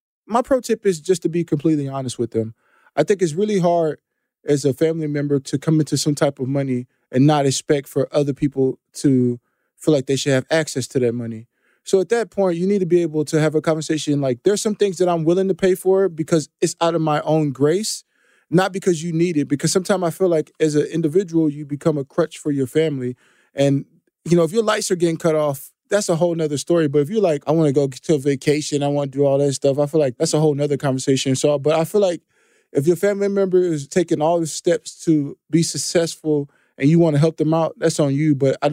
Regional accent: Texas, United States; I grew up in Texas, though, and I've seen both football.

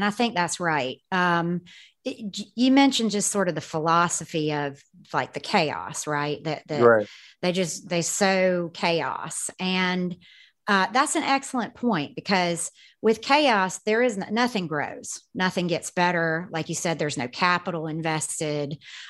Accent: Atlanta, Georgia, United States; I come from Atlanta. So my high school, for example, was 51% Black.

